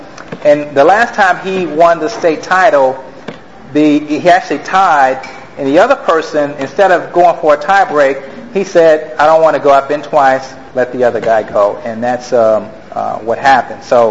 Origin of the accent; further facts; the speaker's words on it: Chicago, Illinois, United States; from Chicago, grew up there, never been to Detroit. I have always had an intrigue of the city. Growing up in Chicago, we listened to all the Motown records